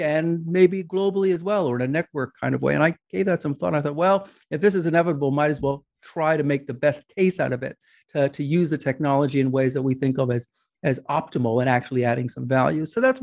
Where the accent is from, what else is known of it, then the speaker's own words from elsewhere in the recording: New York, United States; It wasn't a subject that we studied. I grew up in New York.